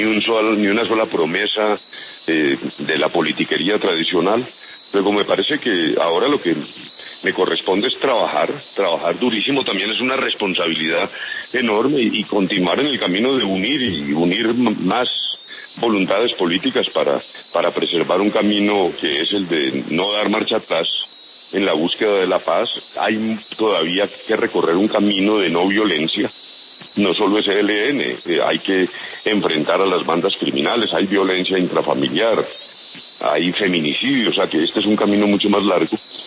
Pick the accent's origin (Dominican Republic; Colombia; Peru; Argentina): Colombia; No, pero no desistamos como colombianos de democratizar los partidos.